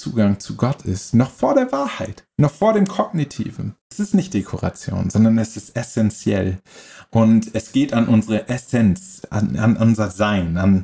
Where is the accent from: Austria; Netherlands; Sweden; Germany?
Germany; Berlin; also born or lived in Hamburg; now in Ludwigsburg, Germany; Ich bin geboren in der Nähe von Hamburg und aufgewachsen am Stadtrand Berlin und jetzt gelandet in Ludwigsburg bei Stuttgart.